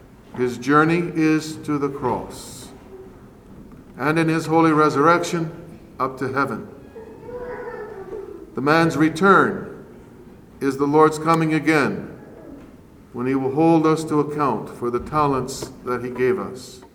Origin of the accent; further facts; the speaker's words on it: North Carolina, United States; accent: North Carolina; You can pardon my North Carolina accent.